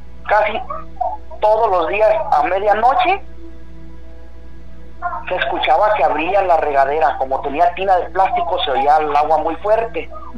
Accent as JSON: {"language": "Spanish", "region": "Oaxaca", "country": "Mexico", "lives_now": "Mexicali, Mexico", "said": "yo aquí radico en Mexicali, Baja California, pero soy del estado de Oaxaca."}